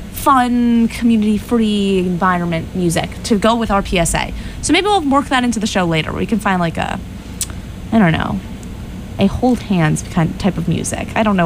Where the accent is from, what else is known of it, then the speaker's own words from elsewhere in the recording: Dobbs Ferry, New York, United States; I'm from Dobbs Ferry, New York. And we have a day where we shut down the entire street in our 1 square mile town.